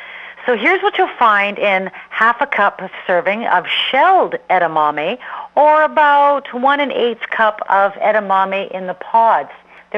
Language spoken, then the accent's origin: English; Canada; Well, being Canadian, and we are proud to be Canadians after the Olympics